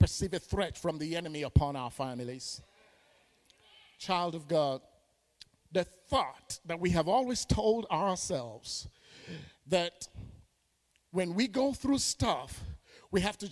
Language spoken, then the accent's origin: English; Nigeria; I'm Nigerian, y'all.